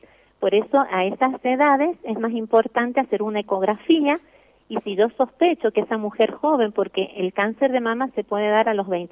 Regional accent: Mendoza, Argentina; Por eso que es muy importante como mendocinos conocer que somos los únicos hasta ahora en Argentina que tenemos esta ley.

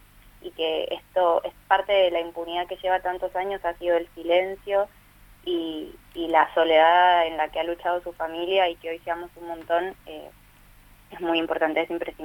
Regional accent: Buenos Aires, Argentina; moved away; yo soy de Buenos Aires y vivo acá hace bastantes años

